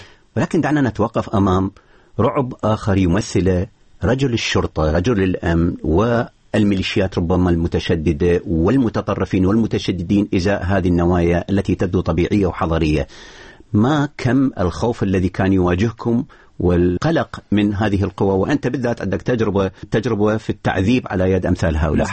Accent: Iraq; وفي المقابل عندنا في العراق أيضاً تجارب لسيدات وبنات وقفوا وقفات مهمة خلال السنوات الأخيرة

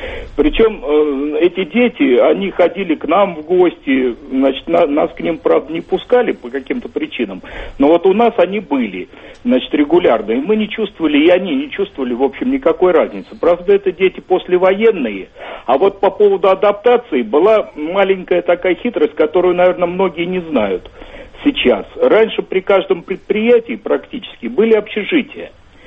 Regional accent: Moscow, Russia; now in Ivanteyevka, Russia; мы москвичи коренные, значит, и были, вот когда университет строился, выселены из Москвы в город Ивантеевка.

